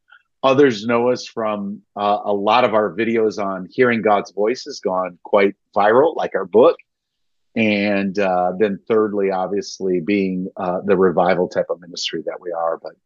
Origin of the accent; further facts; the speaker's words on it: St. Paul, Minnesota, United States; My wife, Susie, and I are born and raised in St. Paul, Minnesota.